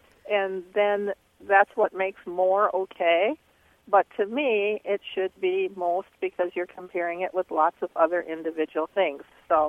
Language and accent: English; Tallahassee, Florida, United States; I'm from Tallahassee, Florida.